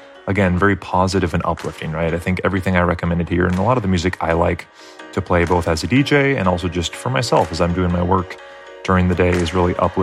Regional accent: Brooklyn, New York, United States; I'm from Brooklyn, New York.

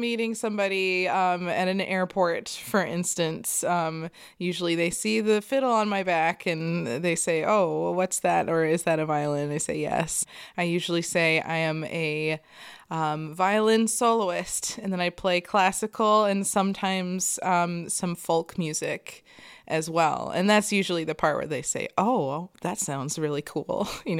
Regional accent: Kentucky, United States; I was born and raised in Kentucky, and my parents, though neither are professional musicians, they both have amazing ears

